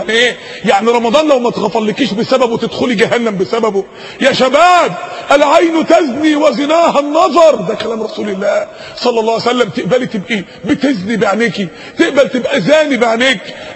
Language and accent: Arabic; Mansoura, Dakahlia, Egypt; عندنا في المنصورة سينما من السينمات